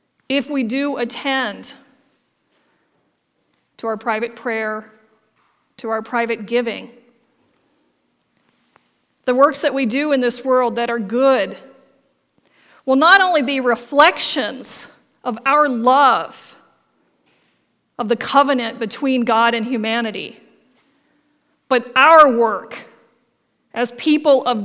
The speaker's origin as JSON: {"language": "English", "country": "United States", "said": "As much as we might feel like we are, you know, very, because we're very American, we're very independent"}